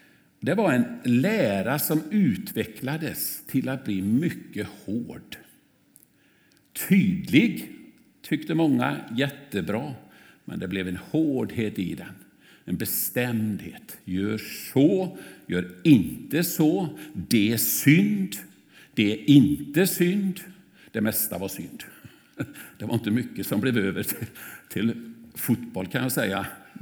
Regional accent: Vårgårda, Västra Götaland County, Sweden; min barndom i Vårgårda var otroligt bra på så många sätt.

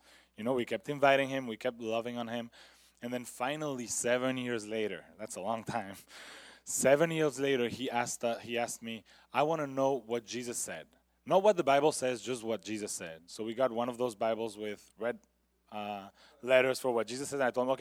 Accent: France; moved away; also born or lived in England; I moved from France, where I was born and raised, to a Spanish family.

